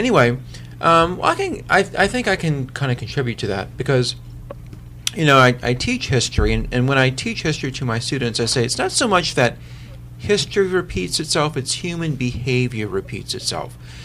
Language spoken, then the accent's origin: English; New Orleans, Louisiana, United States; You know, I'm from New Orleans. My parents fortunately left.